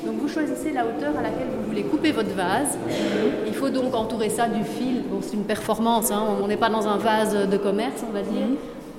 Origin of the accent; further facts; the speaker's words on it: Belgium; comme on a né chez nous en Belgique